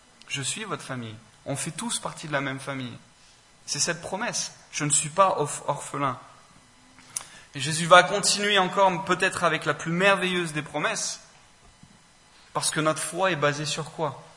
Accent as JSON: {"language": "French", "country": "France", "said": "Et en tant que Français, c'est souvent là que ça coince."}